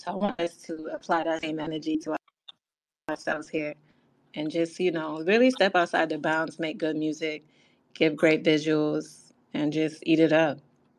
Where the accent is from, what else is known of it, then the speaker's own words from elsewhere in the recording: New York, United States; I'm from New York. Like, I feel like New York is very amazing culture over here.